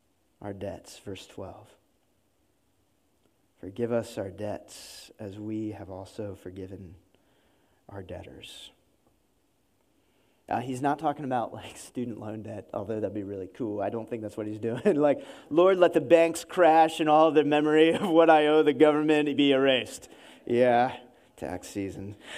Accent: the North, United States; and I grew up in the North, and the North was much better about this

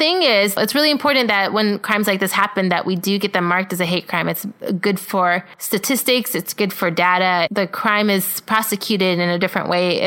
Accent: California, United States; so I grew up in Southern California. I actually grew up in the burbs where there's a lot of cows because there's dairy farms.

